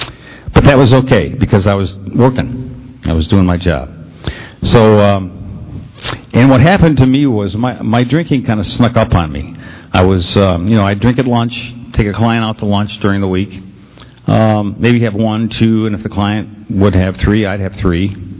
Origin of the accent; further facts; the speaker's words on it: Detroit, Michigan, United States; I'm originally from the Detroit area, and we had this awful traffic problem at 5 o'clock in the afternoon